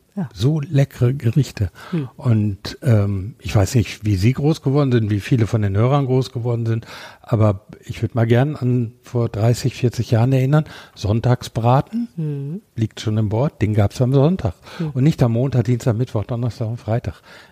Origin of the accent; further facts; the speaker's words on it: North Rhine-Westphalia, Germany; born there; Ich bin am Teutoburger Wald geboren, ja.